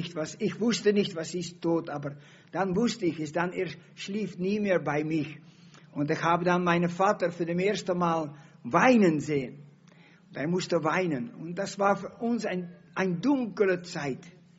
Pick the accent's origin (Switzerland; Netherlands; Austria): Netherlands; German is a second language; ich bin aufgewachsen in Holland. Meine Eltern waren Bauern.